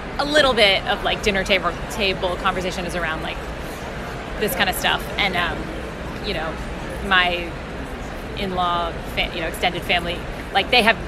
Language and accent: English; San Francisco, California, United States; I'm from San Francisco, so I love all the.